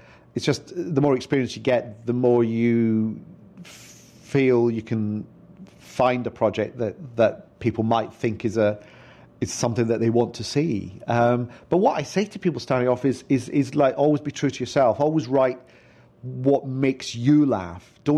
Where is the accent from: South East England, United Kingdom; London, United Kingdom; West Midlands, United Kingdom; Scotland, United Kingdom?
Scotland, United Kingdom; Glasgow; I grew up in Scotland, in Glasgow